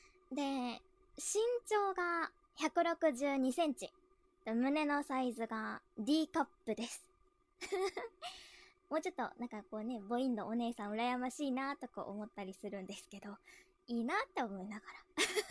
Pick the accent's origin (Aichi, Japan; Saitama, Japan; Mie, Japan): Saitama, Japan; 出身地は埼玉で、新人声優です。